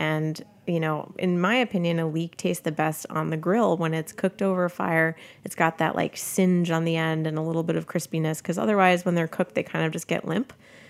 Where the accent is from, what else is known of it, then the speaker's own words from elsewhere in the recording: Northeast, United States; So, you know, we grew up in the Northeast and basically went down to the Delaware Shore and up to Rhode Island and, you know, kind of hopped around the coast during the summers.